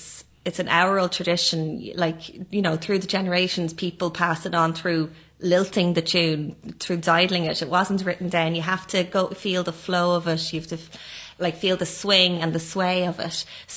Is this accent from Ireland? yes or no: yes; Ashbourne, Leinster, Ireland; now in Gweedore, Ireland; I come from Ashburn in County Meath, and my parents are there, and they play the fiddle and dance as well. So I grew up in a musical household